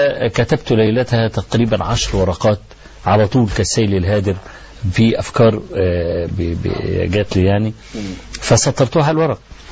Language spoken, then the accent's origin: Arabic; Egypt; فقالوا لي بقى أروح خد الطب الألماني وانضمه على الطب عندنا في مصر وممكن نطلع بمنظومة